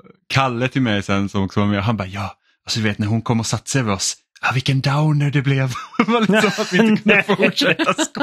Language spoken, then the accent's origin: Swedish; Finland; accent: Finland Swedish; Det är som min finlandssvenska som jag egentligen pratar